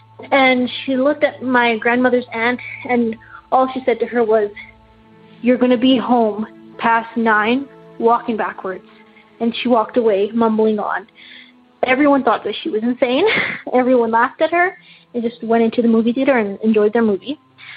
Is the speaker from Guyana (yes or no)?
yes; Guyana; My family is ethnically, we are Indian. We are from East India. So we grew up with Indian culture, just living in Guyana.